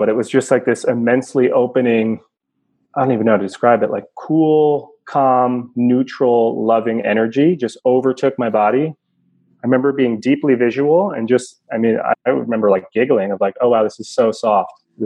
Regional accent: New Jersey, United States; It's funny because my vision and understanding of ketamine growing up in New Jersey was like the K-hole.

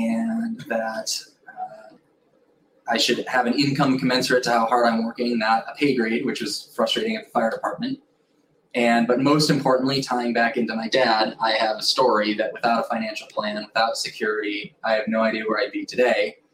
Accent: Chicago, Illinois, United States; also born or lived in Boston; now in Naples, United States; I grew up in Chicago. My dad passed away, so I actually started working in Naples in the summers in high school

